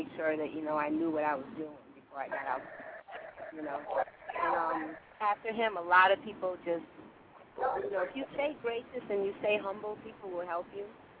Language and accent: English; Rhode Island, United States; So growing up in Rhode Island, that's the only thing I think that really was kind of hindrance, but at the same time, being in a small place like